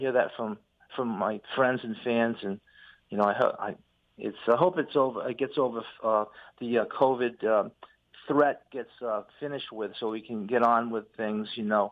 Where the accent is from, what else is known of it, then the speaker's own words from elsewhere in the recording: Woonsocket, Rhode Island, United States; now in Los Angeles, United States; because I was brought up in Woonsocket, and before I left to go to Los Angeles